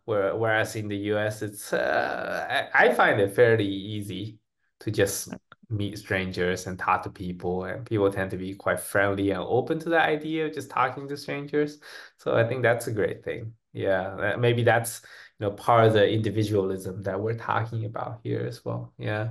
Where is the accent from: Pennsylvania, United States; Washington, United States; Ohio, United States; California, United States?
California, United States; San Diego; Like, I'm from San Diego, and there are a lot of Hispanics, right?